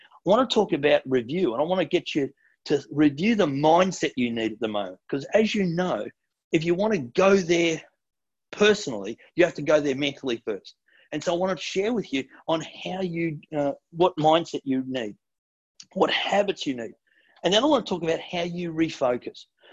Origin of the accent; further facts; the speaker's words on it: Gold Coast, Queensland, Australia; This is Burleigh Beach, one of my favorite beaches that I grew up on the Gold Coast.